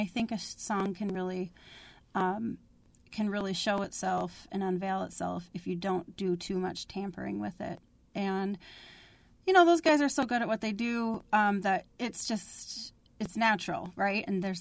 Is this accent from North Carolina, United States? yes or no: no; Eau Claire, Wisconsin, United States; it was a kind of a fun little mix of both Eau Claire, which is my hometown, and Duluth, which I really loved.